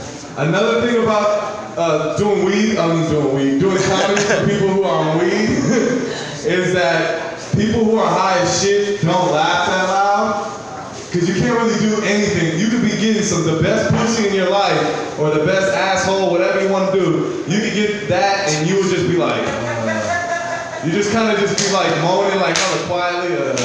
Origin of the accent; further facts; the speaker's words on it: San Francisco, California, United States; I'm born and raised here. in Frisco.